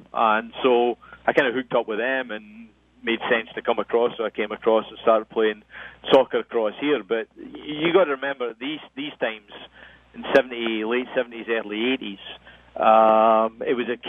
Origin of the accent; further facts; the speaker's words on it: Dundee, Scotland, United Kingdom; now in Winnipeg, Canada; there was a number of people from actually quite close to where I grew up in Dundee that were playing for the team.